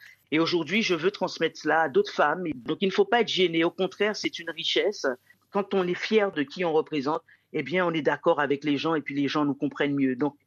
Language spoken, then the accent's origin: French; Guadeloupe, France; now in Canada; en tant que Guadeloupéenne, de faire le lien aussi avec le continent. Et en même temps, être basée au Canada